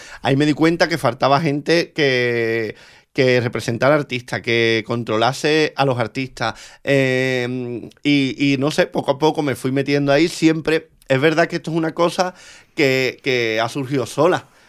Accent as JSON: {"language": "Spanish", "town": "San Fernando", "region": "Andalusia", "country": "Spain", "tie": "born or raised there", "said": "Fue después de 15 años sin bailar en mi tierra, volví, presenté este espectáculo allí en el teatro"}